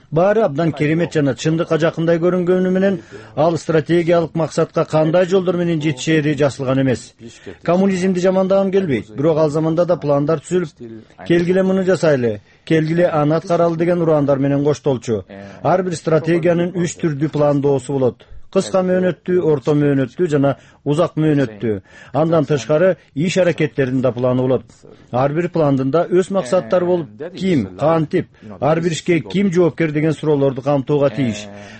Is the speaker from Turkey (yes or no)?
no; South Korea; Kyrgyz is a second language; Мен Түштүк Кореяда туулуп чоңойгом.